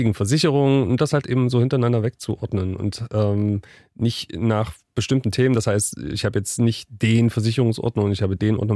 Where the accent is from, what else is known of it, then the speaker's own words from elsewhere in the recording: Wolfen, Saxony-Anhalt, Germany; born there; ich bin zum Beispiel in Wolfen geboren.